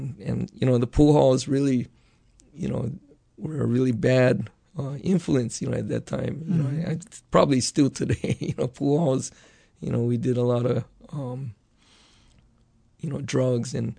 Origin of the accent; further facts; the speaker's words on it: Honolulu, Hawaii, United States; I grew up in mostly around Kaimuki and the Moilili, Makali area. I lived in Kaimuki area.